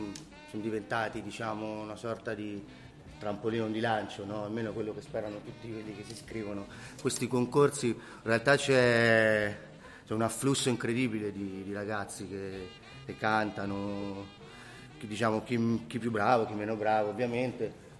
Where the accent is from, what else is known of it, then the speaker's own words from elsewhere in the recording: Perugia, Umbria, Italy; la provenienza dal sud incide, un fattore di sangue, no? A me piace crederlo, no? Anche se in realtà io sono cresciuto qui a Perugia, anche se l'educazione che ricevi è importante, ho ricevuto un'educazione al 100% meridionale